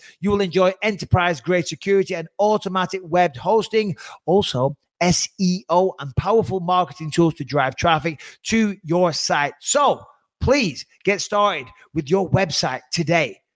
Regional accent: England, United Kingdom; Obviously, being an Englishman, it rains all the time.

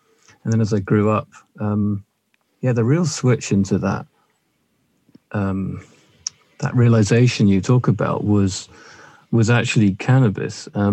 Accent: London, United Kingdom; born there; So, I was born in South London to a a loving middle-class family

